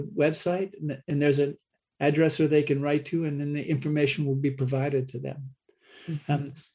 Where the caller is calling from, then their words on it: Mary Esther, Florida, United States; Right now I'm calling in from the Magnolia Zen Center in Mary Esther, Florida.